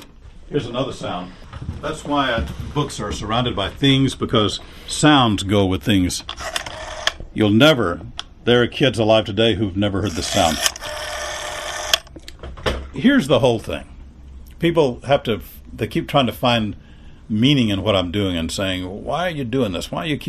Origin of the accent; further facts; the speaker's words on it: Tuscaloosa, Alabama, United States; my little asbestos shingle home that I was brought up in Tuscaloosa as a kid